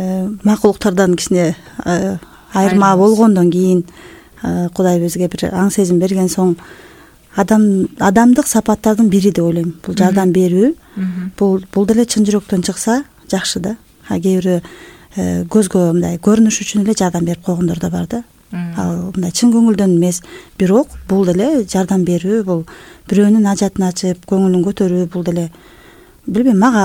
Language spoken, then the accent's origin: Kyrgyz; Cholpon-Ata, Issyk-Kul Region, Kyrgyzstan; Биз мен өзүм төрөлүп өскөн жерим Чолпон Ата, бирок мен Жетиөгүз районуна турмушка чыккам.